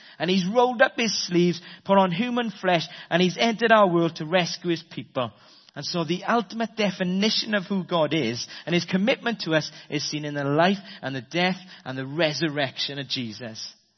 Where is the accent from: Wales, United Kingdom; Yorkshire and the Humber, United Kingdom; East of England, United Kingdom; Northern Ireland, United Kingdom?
Wales, United Kingdom; we'll find that I'm a Welshman living in the 21st century, which means that I'm passionate, I'm emotional, I'm open, and I suffer from some form of inverted snobbery.